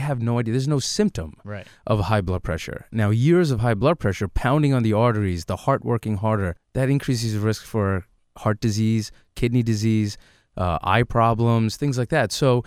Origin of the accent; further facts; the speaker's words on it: New York, United States; I am a local product. I grew up in Rockland County. I went to school at New Paltz in Ulster County